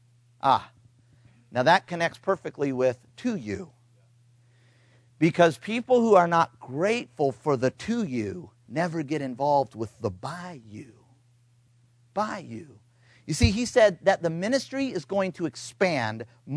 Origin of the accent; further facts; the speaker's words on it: United States; I'm an American too.